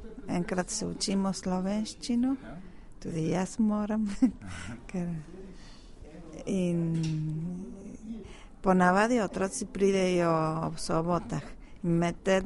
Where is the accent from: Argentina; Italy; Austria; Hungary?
Argentina; born there; Slovenian is a second language; jaz sem rojena v Argentini in moj oče je šel v Kordo po drugi svetovni vojni